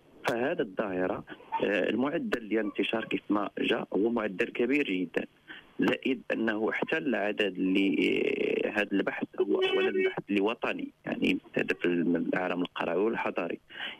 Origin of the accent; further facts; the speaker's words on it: Morocco; احنا كمجتمع مغربي